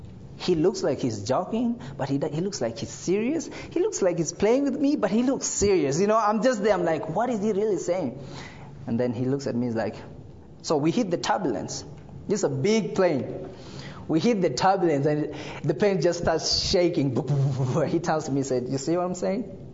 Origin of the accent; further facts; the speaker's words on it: Kenya; moved away; I was coming from Kenya, my first time on the plane. from Kenya. My first time on the plane, my first time out of Kenya.